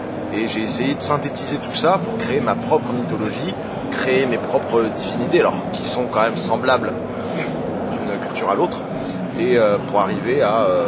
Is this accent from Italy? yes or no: no; Troyes, Grand Est, France; Un à Troyes, dans ma ville natale.